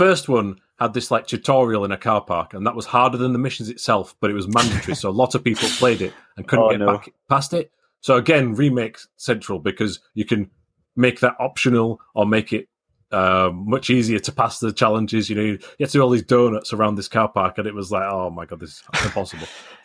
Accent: United Kingdom; because it was a British touring car game and we are British people.

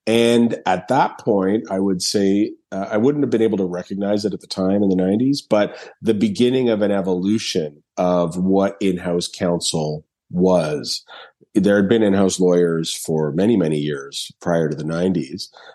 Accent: Ontario, Canada; I am Canadian. I'm based in Toronto, but I studied in the U.S. As well.

